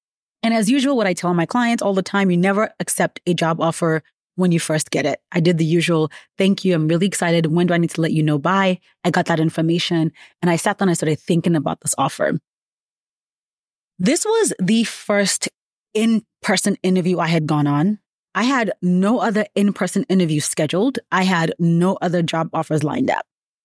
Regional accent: Nigeria; I'm Nigerian. I don't do snow.

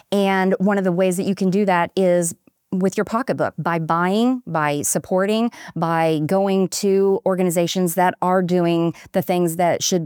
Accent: Indiana, United States; I'm from the north. I'm from Indiana. I love snow. I love cool weather.

